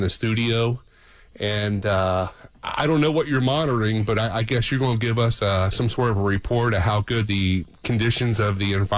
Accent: Kentucky, United States; I'm from Kentucky, so it's, I feel good.

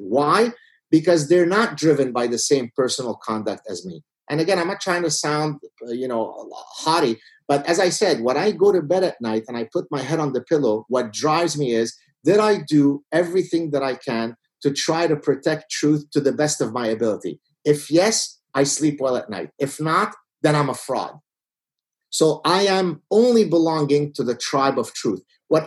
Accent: Canada; Even though I'm Canadian, so Republican and Democrat don't apply to me.

